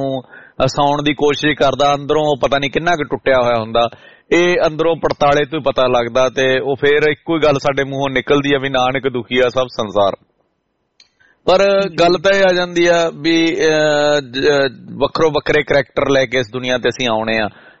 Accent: Sirsa, Haryana, India; moved away; ਹਰੀ ਸਿੰਘ ਦਿਲਵਰ ਸਾਡੇ ਸਰਸੇ ਜ਼ਿਲ੍ਹੇ ਤੋਂ ਆ, ਕਿਉਂਕਿ ਮੇਰੇ ਜ਼ਿਲ੍ਹੇ ਤੋਂ ਆ

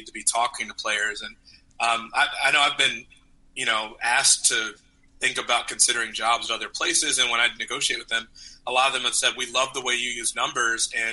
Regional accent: Chicago, Illinois, United States; I'm from Chicago, where he spent a lot of time and where he went to school.

